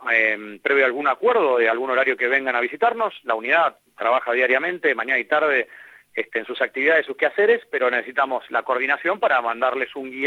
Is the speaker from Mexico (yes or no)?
no; Argentina; como argentinos tenemos el deber de preservar nuestro patrimonio